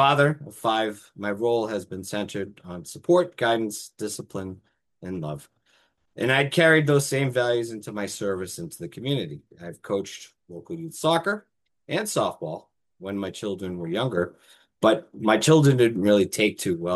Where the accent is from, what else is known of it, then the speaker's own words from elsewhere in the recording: Watertown, Massachusetts, United States; now in Franklin, United States; in 1998, my wife Nicole and I moved to Franklin, actually from the city. She was from Rosendale, I was from Watertown, to set roots down here and start a family.